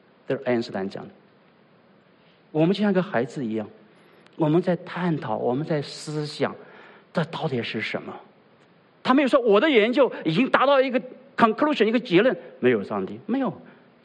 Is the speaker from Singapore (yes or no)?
no; China; 我们在中国大陆或者在无神论环境中长大的人